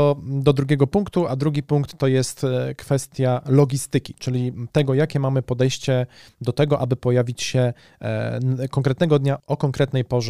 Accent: Szczecin, West Pomeranian Voivodeship, Poland; z racji tego, że jesteśmy ze Szczecina.

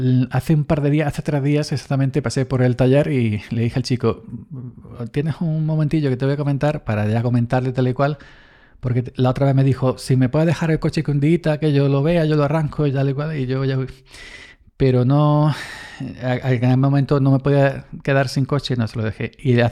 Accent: Andalusia, Spain; de más para allá de Córdoba hasta mi pueblo, aquí en el sur de Córdoba

